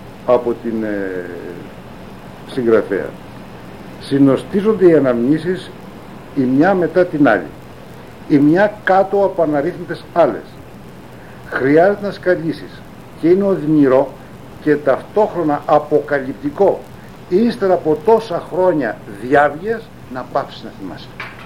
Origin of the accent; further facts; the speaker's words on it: Athens, Attica, Greece; Εγώ σαν Αθηναία είχα απόλυτη άγρια.